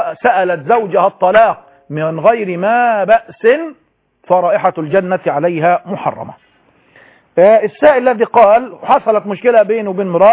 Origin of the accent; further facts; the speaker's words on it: Egypt; لكن المشكلة إن هذه الثقافة عندنا في مصر خاصة